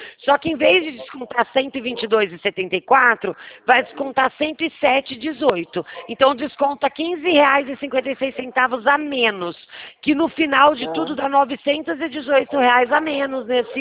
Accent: Rio Claro, São Paulo, Brazil; Eu sou de Rio Claro.

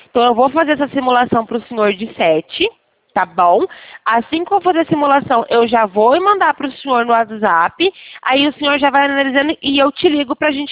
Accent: Sumaré, São Paulo, Brazil; Eu sou daqui de São Paulo, interior de São Paulo, de Campinas, Sumaré, do lado de Campinas.

